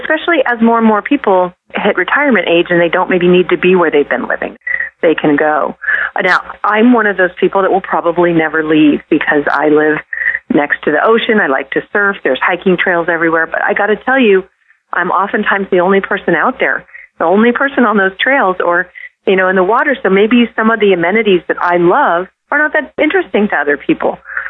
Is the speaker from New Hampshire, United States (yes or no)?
no; California, United States; I'm born and raised in California, and it has always been an expensive place to live.